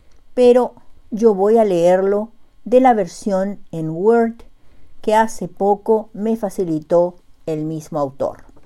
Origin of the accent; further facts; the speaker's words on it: Paraguay; now in Bedford, United States; llego hasta ustedes desde Bedford, Massachusetts, con un nuevo relato de la producción narrativa de mi tierra colorada, Xeretamí, Paraguay, corazón de América del Sur.